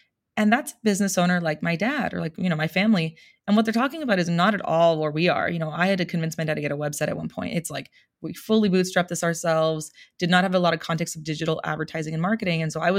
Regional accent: Oxnard, California, United States; so I'm from Oxnard, California, grew up there with my family, big Mexican American family

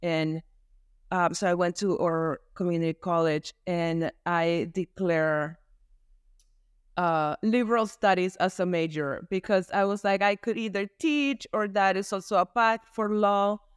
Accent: Nicaragua; moved away as an adult; now in United States; I was born and raised in Nicaragua, and we immigrated to the States when I was 18. We came as a family, my mom and my sisters.

